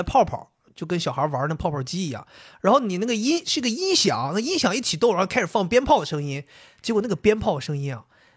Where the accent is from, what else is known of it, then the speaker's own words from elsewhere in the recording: Dalian, Liaoning, China; 其实我们作为老大连人，土生土长的大连人